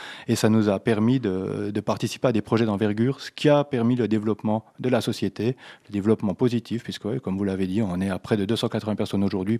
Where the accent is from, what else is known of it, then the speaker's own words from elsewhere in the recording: Jura, Switzerland; On est jurassien, on est attaché à notre partie de pays là.